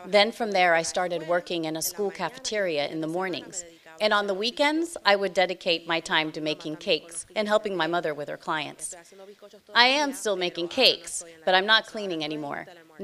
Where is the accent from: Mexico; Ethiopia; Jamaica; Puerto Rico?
Puerto Rico; Caguas; also born or lived in Carolina; I am from Carolina, Puerto Rico. I'm originally from Caguas, and I moved to Carolina 5 years ago. I lived in a neighborhood called Savannah Gardens.